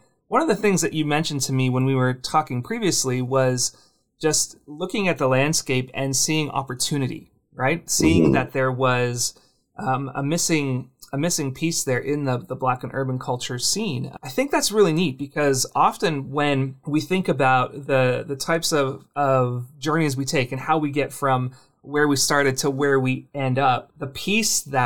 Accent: Ontario, Canada; full disclosure, I'm from Ontario, and so this is pretty normal for me.

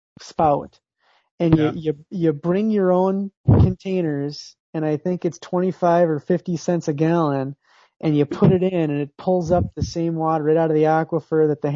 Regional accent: Saint Paul, Minnesota, United States; now in Minneapolis, United States; I'm from St. Paul. I lived in St. Paul just till a couple of years ago, when I moved 6 miles away to Minneapolis.

